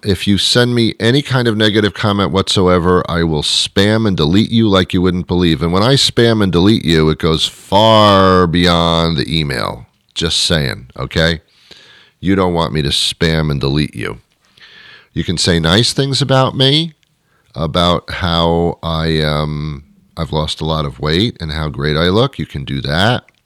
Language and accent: English; New York City, New York, United States; born there; I was born in New York City, by the way, to a poor bunch of people there.